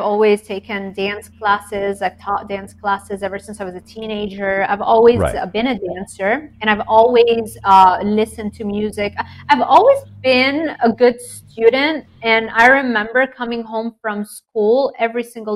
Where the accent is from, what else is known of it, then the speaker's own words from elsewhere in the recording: Lebanon; growing up in Lebanon